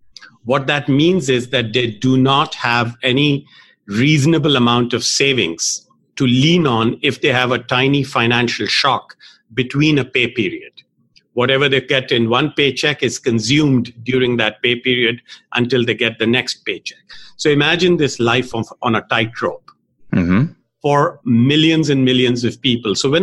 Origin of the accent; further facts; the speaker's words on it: Pakistan; I grew up in Pakistan where there was a lot of inequality and inequity and poor people, uneducated, illiterate, kept back for whatever reason.